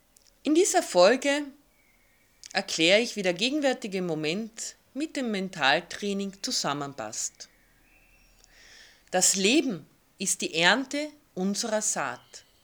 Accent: Carinthia, Austria; ich bin gebürtige Kärntnerin.

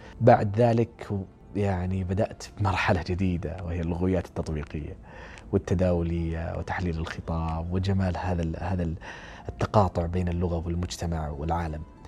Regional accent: Riyadh, Riyadh Province, Saudi Arabia; نشأت في مدينة الرياض

